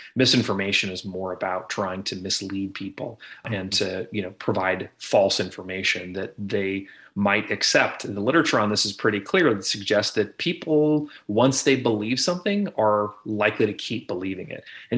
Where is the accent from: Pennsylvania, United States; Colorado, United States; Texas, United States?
Texas, United States; Plano; I grew up in Plano, Texas, just outside of Dallas, and spent basically my whole life there.